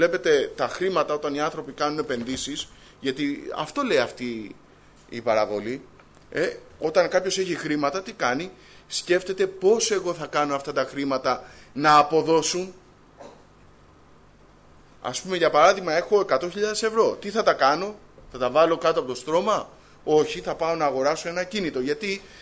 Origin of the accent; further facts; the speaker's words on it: Greece; born there; ο Θεός έκανε χάρη σε μένα και επέτρεψε να γεννηθώ στην Ελλάδα το 1980.